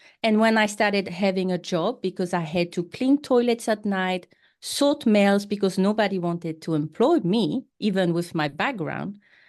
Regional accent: Tahiti, French Polynesia; first language French; English is a second language; now in New Zealand; I come from a small island called Tahiti. So my first language is French. And I'm currently talking to you from New Zealand.

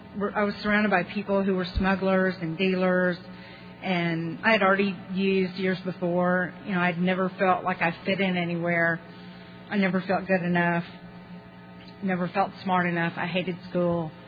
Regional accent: Dallas, Texas, United States; born there; I was born in Dallas, Texas in 1953. And that makes me 52.

